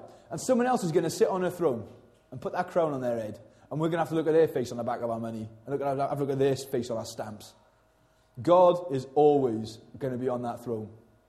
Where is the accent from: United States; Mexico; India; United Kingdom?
United Kingdom; Wales; Mind you, if I was English, I'd be quite chuffed. I'm not English, I'm Welsh, so I don't give a stuff.